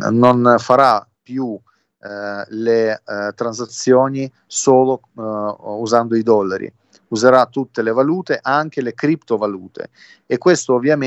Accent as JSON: {"language": "Italian", "country": "Russia", "second_language": "Italian", "lives_now": "Saudi Arabia", "said": "se vado in giro qua in Arabia, anche così, lavare la macchina o in supermercato, e qualcuno mi chiede tu di dove sei, dico io sono russo"}